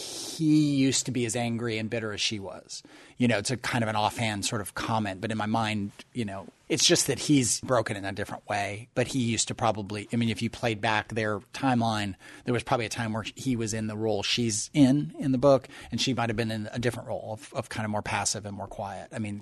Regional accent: Northwest, United States; now in Memphis, United States; And I grew up out in the Northwest. I remember some of the big, big fires

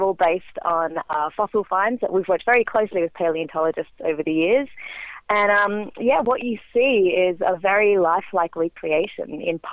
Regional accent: Australia; accent: Antipodean; I'm from Australia

